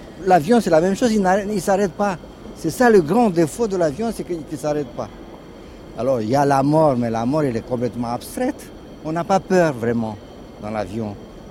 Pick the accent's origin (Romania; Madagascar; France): Romania; j'ai presque 60 ans, c'est... c'est beaucoup d'années. C'est aussi les gares de Roumanie, d'où je viens